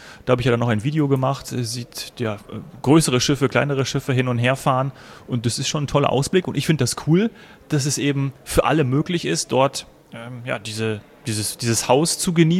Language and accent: German; Munich, Bavaria, Germany; bei uns im Süden in München.